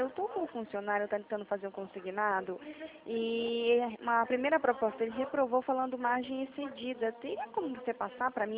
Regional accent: Atibaia, São Paulo, Brazil; Eu sou do interior de São Paulo, Atibaia.

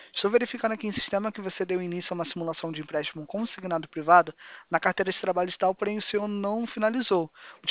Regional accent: São Paulo, Brazil; Sim, sou de São Paulo.

